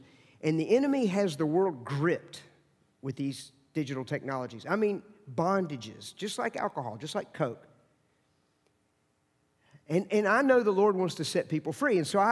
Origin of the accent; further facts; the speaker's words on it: United States; And I think he heard my accent, and I said, well, I'm an American, obviously, but I'm working with the university, and I'm a minister, missionary.